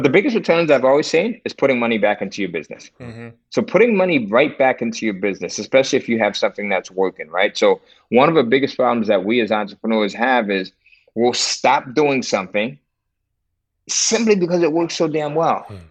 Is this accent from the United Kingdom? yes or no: no; Connecticut, United States; So when you think of Connecticut, right, you think cows and pastures, but actually, man, I grew up in Five and Panic Village in the 80s.